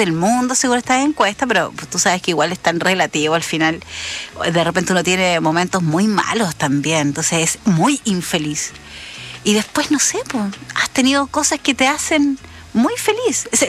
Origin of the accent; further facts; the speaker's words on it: Chile; a nosotros siempre nos tiran talla que el chileno habla como en chiquitito